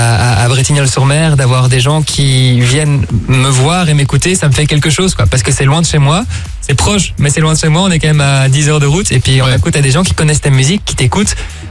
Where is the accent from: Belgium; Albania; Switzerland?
Belgium; Là où moi, de base, je suis belge et ça fait 10 ans maintenant que je tourne en Belgique.